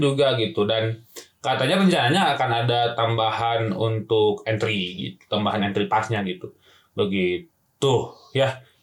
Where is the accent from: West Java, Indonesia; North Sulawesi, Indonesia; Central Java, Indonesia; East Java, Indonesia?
West Java, Indonesia; Apalagi saya orang Sunda gitu ya.